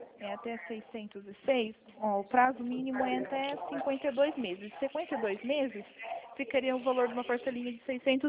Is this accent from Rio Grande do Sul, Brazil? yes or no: no; Penápolis, São Paulo, Brazil; Eu sou de Penápolis, mas eu trabalho em Araçatuba.